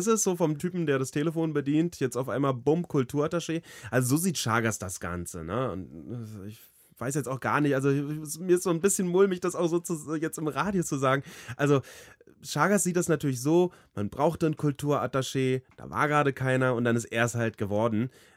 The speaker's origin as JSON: {"language": "German", "country": "Germany", "tie": "born or raised there", "said": "meiner Kindheit in der DDR"}